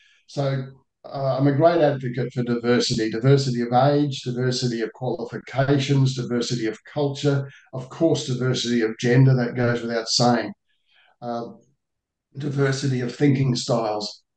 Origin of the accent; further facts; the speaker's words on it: Australia; as an Australian